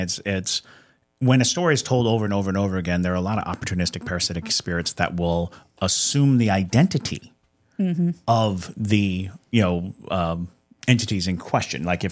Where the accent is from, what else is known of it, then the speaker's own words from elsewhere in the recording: New England, United States; born there; I mean, I was born in New England, but I have long since adapted to the warmer weather.